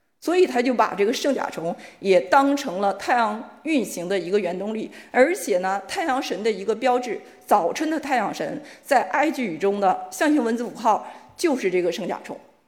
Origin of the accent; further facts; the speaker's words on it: Northeast China, China; 因为我是东北人